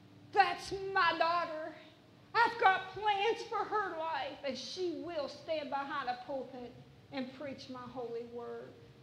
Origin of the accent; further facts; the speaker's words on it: West Virginia, United States; Yes, I'm from West Virginia, and yes, I'm a little hick, and I'm just a country girl, and we just farm